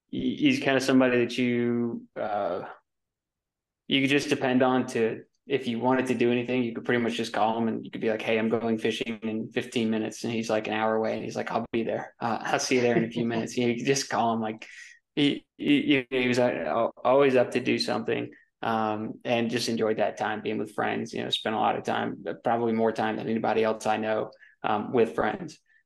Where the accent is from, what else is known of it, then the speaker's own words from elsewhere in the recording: Georgia, United States; My background is I'm from Georgia, went to University of Georgia and have hardly ever left other than a ski bum season here or there.